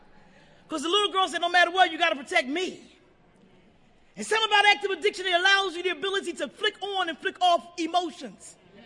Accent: Philadelphia, Pennsylvania, United States; I grew up in North Philadelphia. If you want to call it a ghetto, that's fine.

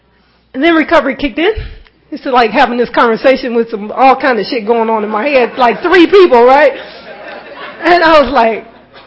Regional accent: the North, United States; the white people down in Atlanta, it's a little bit different than the ones that I grew up with in the North.

